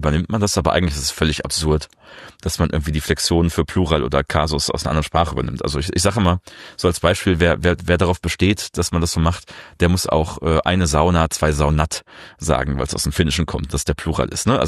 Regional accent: North Rhine-Westphalia, Germany; in meiner Heimat in Ostwestfalen gibt es die Uchte für das Morgengrauen.

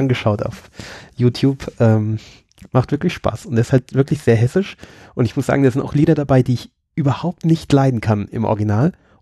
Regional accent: Norway; das ist ja ein bisschen anders als bei uns in Norwegen. Da ist es ja schick, Dialekt zu sprechen.

